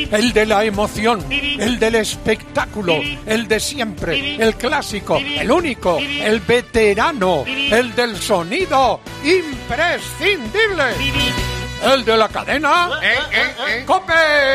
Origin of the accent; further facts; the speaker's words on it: Galicia, Spain; Me acuerdo de Santiguiño Monte, esa romería de mi pueblo.